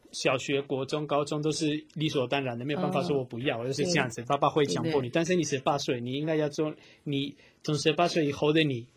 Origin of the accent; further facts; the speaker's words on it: Madrid, Community of Madrid, Spain; Chinese is a second language; 在马德里，我是马德里人，但还没讲。